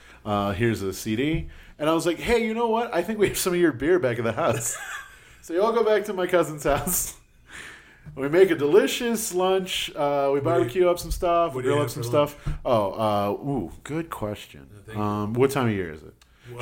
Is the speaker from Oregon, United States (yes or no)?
no; Corpus Christi, Texas, United States; I grew up in Corpus Christi, but I moved around like 9 or 10.